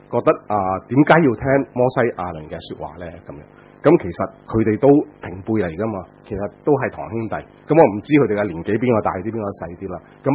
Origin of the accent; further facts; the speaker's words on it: China; 咁有時好複雜，我哋中國人嗰啲即係親屬關係咁樣